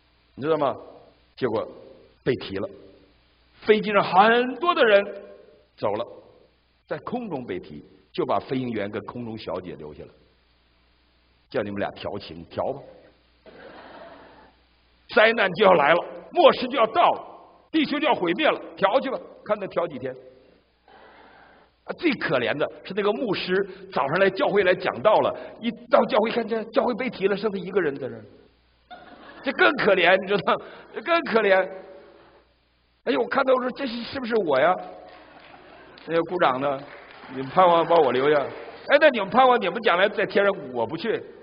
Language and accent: Chinese; China; now in United States; 你从中国来，我从中国来